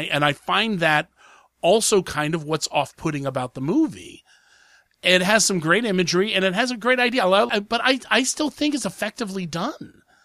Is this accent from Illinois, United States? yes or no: no; Columbus, Ohio, United States; So, usually, I'm from Columbus, Ohio.